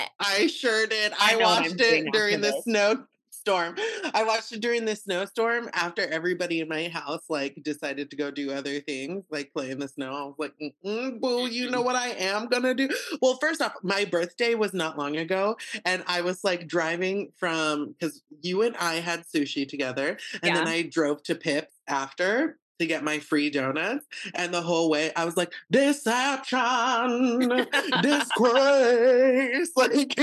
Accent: Idaho, United States; I mean, we grew up in Idaho. Of course it did, boo.

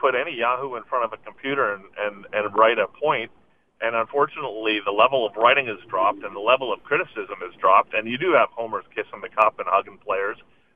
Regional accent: Montreal, Quebec, Canada; I'm from Montreal

